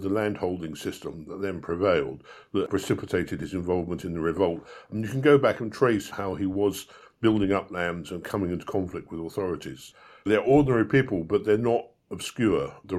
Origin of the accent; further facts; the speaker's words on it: Battersea, London, United Kingdom; I'm from Battersea in London